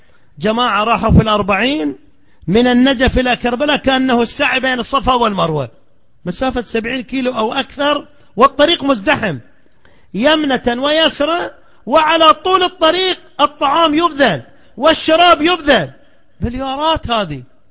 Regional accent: Al-Ahsa, Eastern Province, Saudi Arabia; لو إذا فرض أن عندنا في الأحساء مثلا بعض الممارسات غير المنصوصة

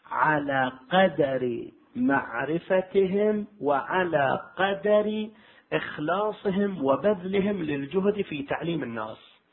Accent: Al-Ahsa, Eastern Province, Saudi Arabia; لكن أقول كم واحد عندنا في الأحساء يستطيع أن يفتي؟

